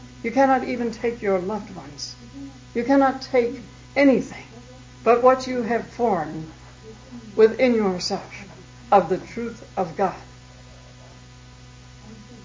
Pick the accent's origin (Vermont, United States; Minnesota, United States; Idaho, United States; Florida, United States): Minnesota, United States; Duluth; born there; When I first came here from the Middle West, I was born in Duluth, Minnesota, right at the head of Lake Superior